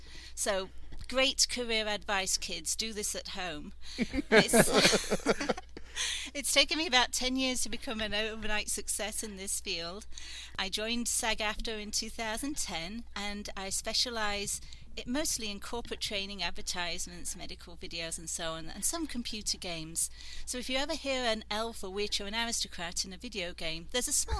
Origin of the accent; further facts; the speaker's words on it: Sheffield, Yorkshire and the Humber, United Kingdom; I am originally from Sheffield in Yorkshire, England